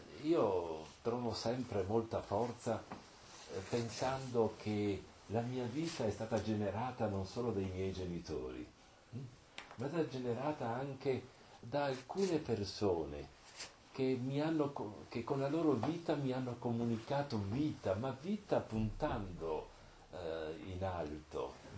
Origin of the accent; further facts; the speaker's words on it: Veneto, Italy; io vengo dal Veneto di origine